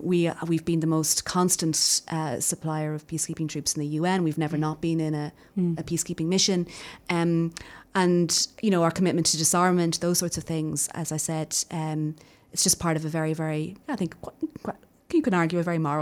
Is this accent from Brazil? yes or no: no; Dublin, Leinster, Ireland; I'm a dub. And I grew up in Dublin in the 80s and the 90s.